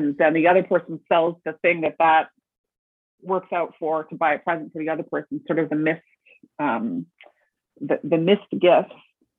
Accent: Canada; We're Canadian rom-com authors.

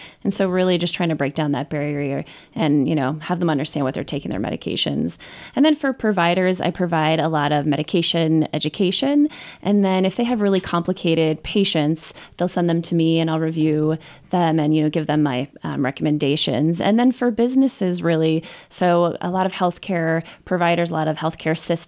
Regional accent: Denver, Colorado, United States; So I'm originally from Denver. And then I did my undergraduate at UC Santa Barbara. And then I came back to pharmacy school in Colorado.

